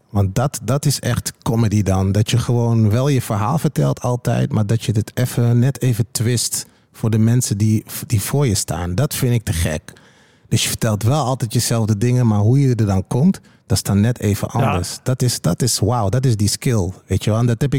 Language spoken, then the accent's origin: Dutch; Overijssel, Netherlands; Ik kom natuurlijk uit Twente.